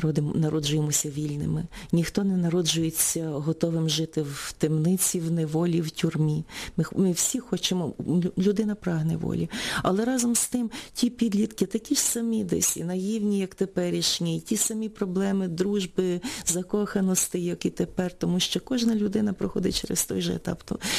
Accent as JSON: {"language": "Ukrainian", "region": "Chernivtsi Oblast", "country": "Ukraine", "tie": "born there", "said": "Я народилася на Буковині, батьки звичайні селяни."}